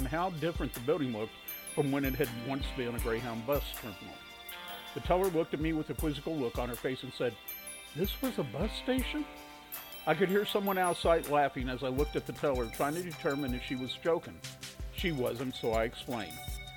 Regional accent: Topeka, Kansas, United States; Poe, who is also a native Topekan and who knows that I am a history buff, especially when it comes to my hometown.

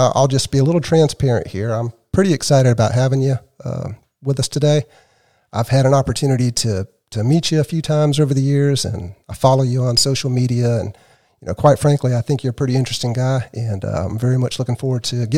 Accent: South Carolina, United States; I grew up in South Carolina at the almost bottom end of the trail.

